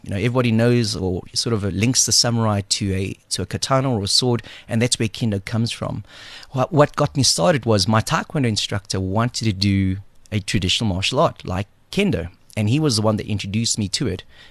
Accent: South Africa; I had to come to terms with being South African Chinese.

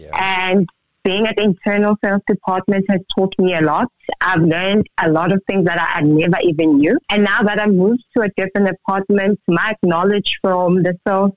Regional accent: South Africa; born there; I was born here in South Africa.

